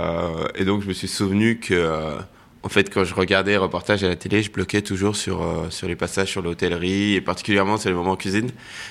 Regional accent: Tournan-en-Brie, Île-de-France, France; J'ai grandi en Seine-et-Marne. À Tournambry, donc c'est une toute petite ville qui est au cœur de la Brie.

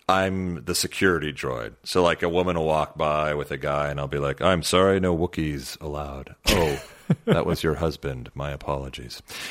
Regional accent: Huntington Beach, California, United States; I grew up in Huntington Beach. I went to Disneyland my whole life growing up

